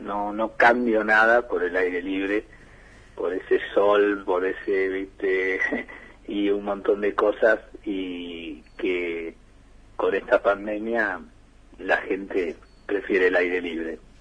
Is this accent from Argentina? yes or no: yes; Venado Tuerto, Santa Fe, Argentina; Y yo vengo de Venado Tuerto, que cultura totalmente tenística